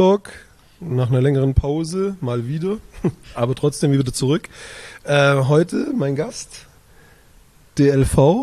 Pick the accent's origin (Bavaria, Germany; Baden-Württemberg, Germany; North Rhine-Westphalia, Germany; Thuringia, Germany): Baden-Württemberg, Germany; also da wo ich aufgewachsen bin, ein bisschen ländlichere Gegend, so 100 Kilometer von hier, Schwäbische Alb